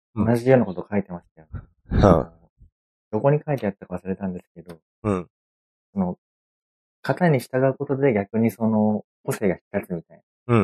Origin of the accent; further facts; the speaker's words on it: Chūgoku region, Japan; 僕は中国地方の出身なんですけど、